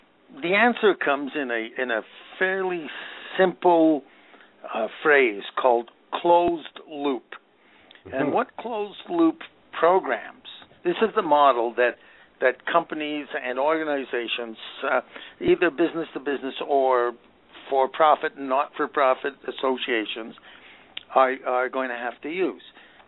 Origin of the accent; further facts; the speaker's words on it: Canada; I'm a Canadian, so I say